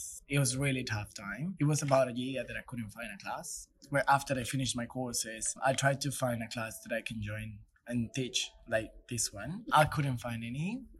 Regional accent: Bogota, Bogotá, Colombia; English is a second language; the city of Bogota, which is where I'm coming from. I'm coming from Colombia, from the city, which is Bogota.

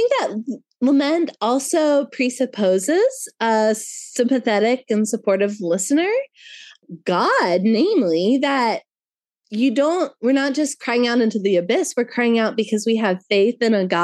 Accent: Georgia, United States; I'm a Southern girl. I'm from Georgia. I am very socialized to be a nice, you know, polite, happy woman.

